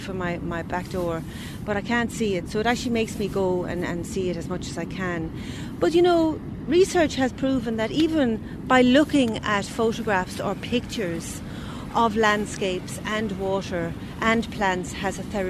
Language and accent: English; Munster, Ireland; We grew up in Tipperary.